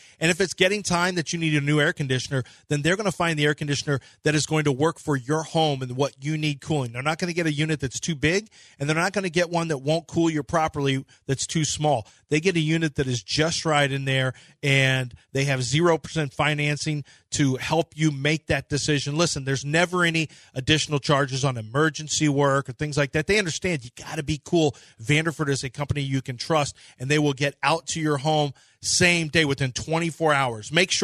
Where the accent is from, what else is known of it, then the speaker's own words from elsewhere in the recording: United States; I'm American. I'm not German.